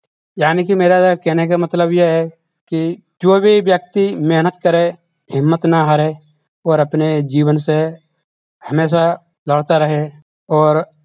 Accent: Jhansi, Uttar Pradesh, India; moved away as an adult; now in Ahmedabad, India; मैं यूपी का रहने वाला हूं, जिला झांसी। अहमदाबाद में काम करने के लिए आया था, तो अहमदाबाद में मैं 20 साल पहले आया था।

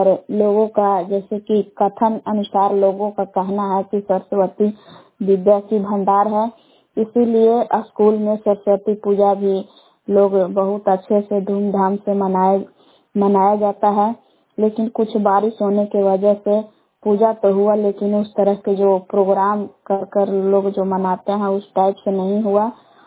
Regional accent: Bilas, Bihar, India; ग्राम बिलास जिला कैमूर भभुआ की निवासी हूँ।

